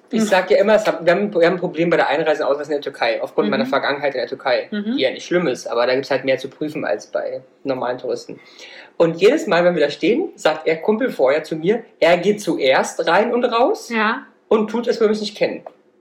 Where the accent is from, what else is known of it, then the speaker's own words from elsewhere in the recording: Germany; Also als Deutscher kennt man das ja eigentlich aus dem Ausland selten, dass du irgendwie komisch behandelt wirst.